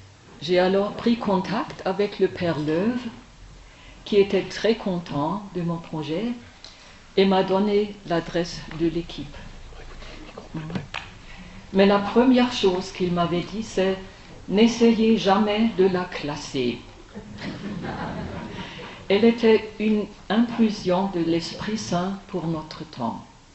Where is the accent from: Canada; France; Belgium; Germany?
Germany; East Germany; French is a second language; Je viens de l'Allemagne de l'Est, dans l'ancienne RDA.